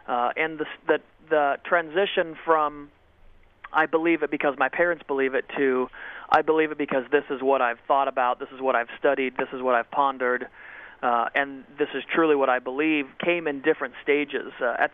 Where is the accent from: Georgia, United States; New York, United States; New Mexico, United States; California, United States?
California, United States; the group I grew up with in California, the skateboarders, the surfers, the guys that drive hot rods